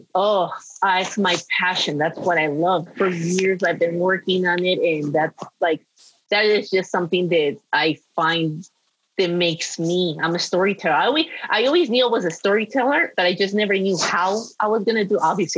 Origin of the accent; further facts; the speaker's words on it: United States; And I'm like, wait, but I'm an American, you know, and you hear as a little girl, like the American dream